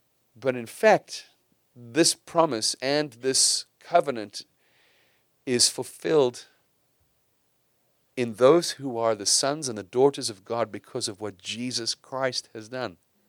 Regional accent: South Africa; I love being South African, and I celebrate some things South African

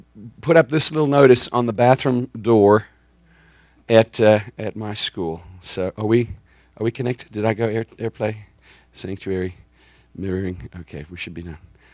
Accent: South Africa; I grew up in the Anglican church in South Africa, and it was very different.

